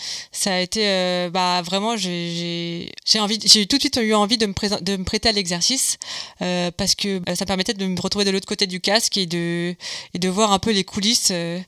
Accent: Brittany, France; parce qu'à la base, je suis bretonne, moi.

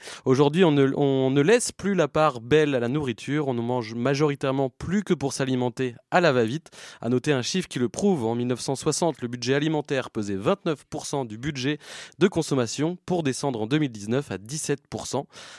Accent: Briouze, Normandy, France; Petite dédicace, je viens de Briouze, c'est pour ça que je le cite.

